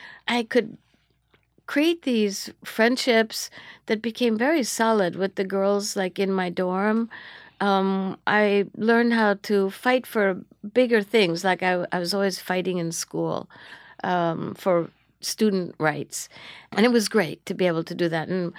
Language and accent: English; Lorain, Ohio, United States; Grew up in Ohio. Lorain, Ohio.